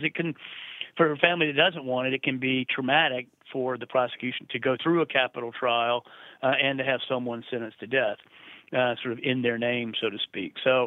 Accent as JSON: {"language": "English", "region": "South Carolina", "country": "United States", "said": "even in states like my home state of South Carolina, there are 44 counties in the state."}